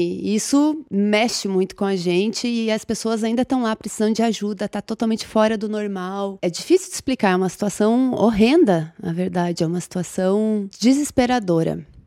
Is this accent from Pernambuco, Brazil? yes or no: no; Rio Grande do Sul, Brazil; born there; eu nasci no Rio Grande do Sul, tenho parentes lá, família lá, meu irmão, meu pai.